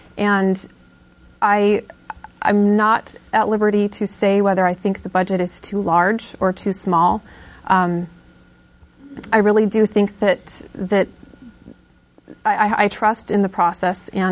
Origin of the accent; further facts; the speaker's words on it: Nenana, Alaska, United States; Well, first of all, I grew up in a very small community here in Alaska. I grew up in Nenana, and I came to college here at the University of Alaska